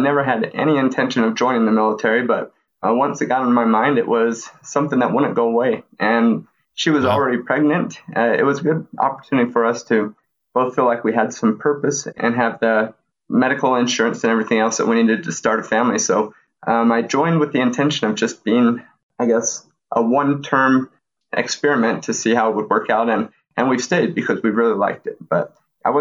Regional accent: Louisiana, United States; also born or lived in Elko, Nevada / Germany / Kansas / New Jersey; I was born in Elko, Nevada, but I lived in places like Kansas, New Jersey, San Francisco. But I'd say my formative years were spent in Louisiana.

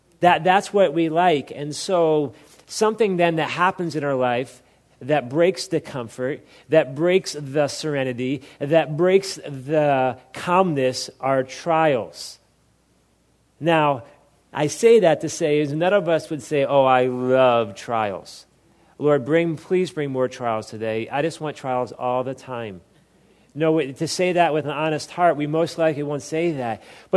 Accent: Philadelphia, Pennsylvania, United States; moved away as an adult; And I grew up in Philadelphia, and I've been out in California now since 1997

